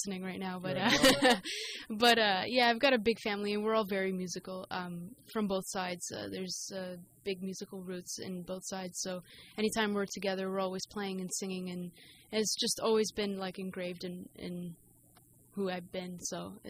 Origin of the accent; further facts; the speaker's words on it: Markham, Ontario, Canada; I grew up in Markham, Ontario, so it's not too far from here. It's just about half an hour out of the city.